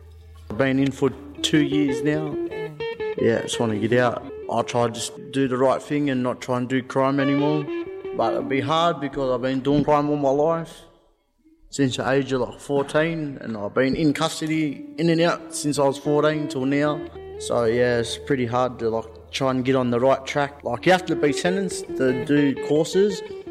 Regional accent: Glen Innes, New South Wales, Australia; now in Sydney, Australia; I'm from Glen Ennis. Live in Liverpool in Sydney. I'm Bungjlung and Gungbung Berry, 23 years old.

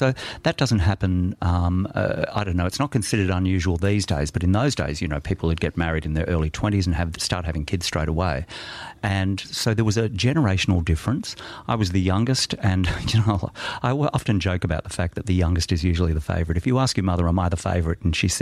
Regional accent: Blackburn, North West England, United Kingdom; I was brought up in Blackburn.

